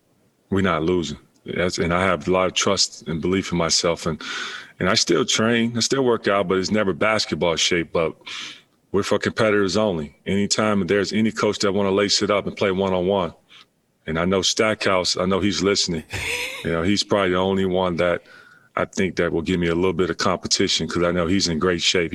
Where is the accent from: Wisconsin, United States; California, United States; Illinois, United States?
Illinois, United States; Chicago; You know, I'm from Chicago. You know, there's this famous word that they say, snitches get stitches.